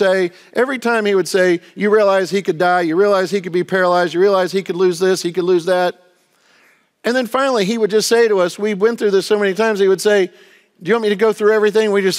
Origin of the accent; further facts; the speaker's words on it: Florida, United States; Now, I'm from Florida. I don't know anything about earthquakes.